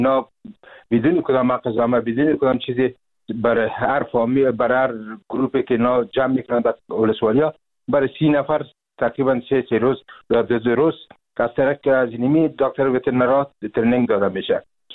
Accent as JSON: {"language": "Persian", "country": "Afghanistan", "said": "ما و شما از افغانستان هستیم"}